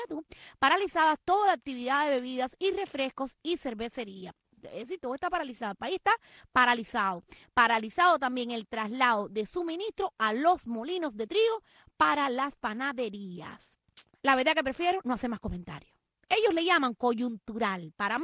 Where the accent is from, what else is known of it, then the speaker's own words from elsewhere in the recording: Cuba; cómo somos nosotros los cubanos